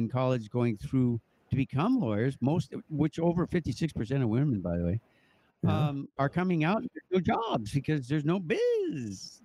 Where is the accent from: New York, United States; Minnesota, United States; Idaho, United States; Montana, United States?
Montana, United States; I'm from Montana.